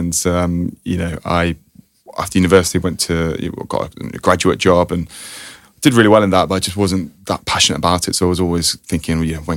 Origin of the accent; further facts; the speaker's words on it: Birmingham, West Midlands, United Kingdom; So I grew up in Birmingham.